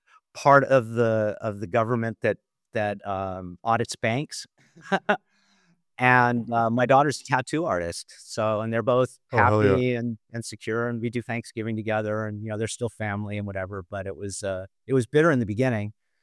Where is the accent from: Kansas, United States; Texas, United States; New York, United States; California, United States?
California, United States; Malibu; I just, growing up in Malibu, you know, like I said.